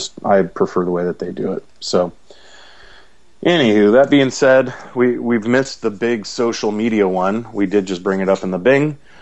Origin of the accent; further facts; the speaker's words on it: United States; I'm English-speaking, live in the United States, have my whole life.